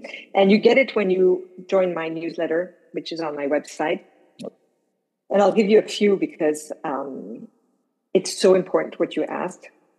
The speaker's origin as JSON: {"language": "English", "country": "Malaysia", "tie": "born or raised there", "also_born_or_lived": "Morocco", "moved": "yes", "lives_now": "New York City, United States", "said": "I was born in Morocco, and then I was raised in Malaysia, and then I worked in the US and in Latin America."}